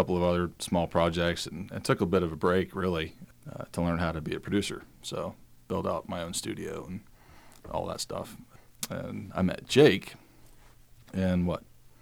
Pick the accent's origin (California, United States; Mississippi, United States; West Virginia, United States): West Virginia, United States; Washington; We're from Washington, West Virginia, and we play Americana music.